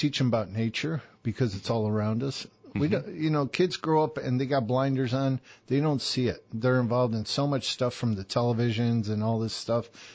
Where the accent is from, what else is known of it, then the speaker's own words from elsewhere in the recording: Chicago, Illinois, United States; I was born and raised in Chicago, not one of those people that say, yeah, I'm from Chicago, but really they're from the suburbs. No, I'm from Chicago. I'm from the Lakeshore.